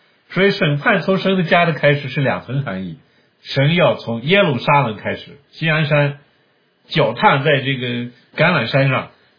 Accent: China; 对我们中国人来说，中国人很喜欢6

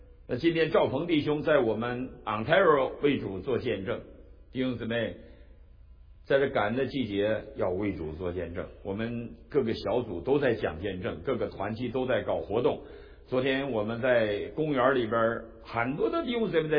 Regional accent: China; 过去在我们在中国大陆成长的过程中，我们对教会都有一些误解。

